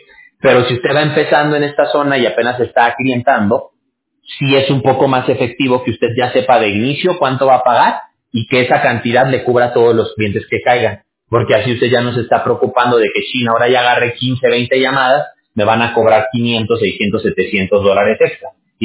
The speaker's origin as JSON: {"language": "Spanish", "country": "Mexico", "said": "yo soy mexicano. Ahí en México tenemos una palabra que es billetear."}